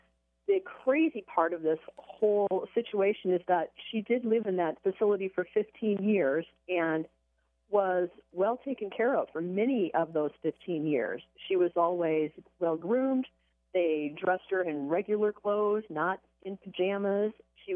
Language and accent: English; Iowa, United States; This is nearly my hometown. It's very close to where I grew up. Kindly Mission Nursing Home in Buffalo Center, Iowa, is a wonderful facility.